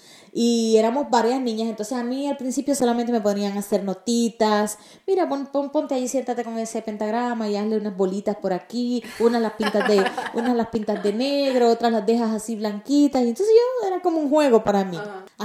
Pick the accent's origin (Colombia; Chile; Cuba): Cuba; born there; moved away as an adult; also born or lived in Ecuador; yo nací en Cuba, pero a los 20 años yo me mudé para Ecuador. Estuve en Ecuador viviendo pues 27 años y hace unos 8 o 9 años que estamos aquí.